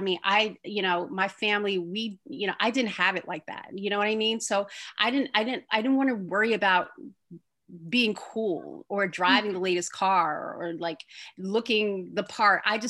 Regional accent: Plainfield, New Jersey, United States; I grew up in Plainfield, New Jersey, which is like 10 to 15 minutes from the Mount.

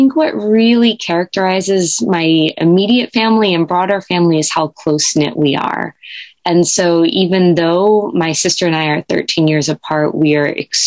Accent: Connecticut, United States; born there; also born or lived in Maryland / Virginia / New Jersey; I was born in Connecticut on a submarine base. I am the oldest of three, and I moved around quite a bit as a child. So I lived in Connecticut, Maryland, Virginia, and New Jersey in different places by the time I was 10.

